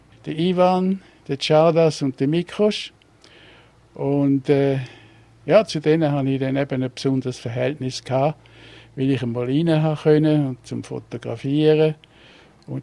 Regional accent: Mammern, Thurgau, Switzerland; also born or lived in Kreuzlingen; Ich bin in Mammeren aufgewachsen, Mammeren am Untersee.

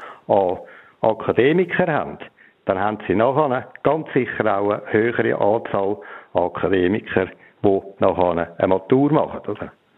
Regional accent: Zurich, Switzerland; ich selber bin aus der Stadt Zürich gewesen.

